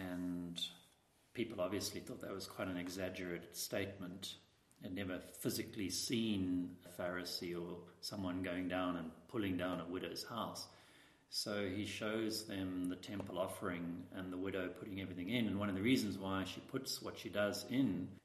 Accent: Cape Town, Western Cape, South Africa; I'm from Cape Town, South Africa

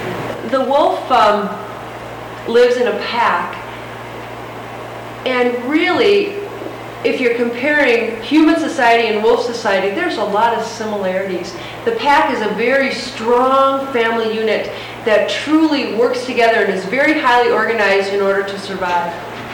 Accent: Minnesota, United States; Minnesota, my home state, which I'm quite proud.

